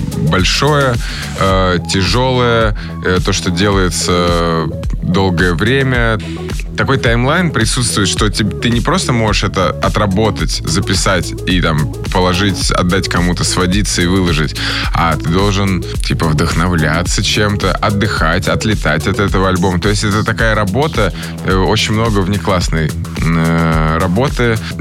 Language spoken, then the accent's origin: Russian; Moscow, Russia; Просто я как москвич коренной просто хотел.